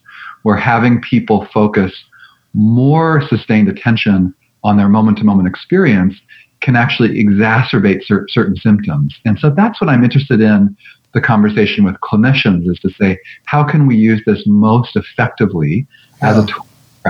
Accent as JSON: {"language": "English", "country": "Canada", "said": "So I'm originally from Canada and trained as a psychotherapist at the University of British Columbia in Vancouver."}